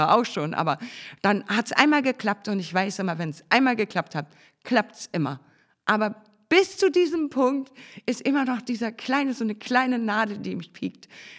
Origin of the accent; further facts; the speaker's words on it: Tetenhusen, Schleswig-Holstein, Germany; Ich bin in Tetenhusen groß geworden und meine Familie hat sich mehr nach Rendsburg orientiert.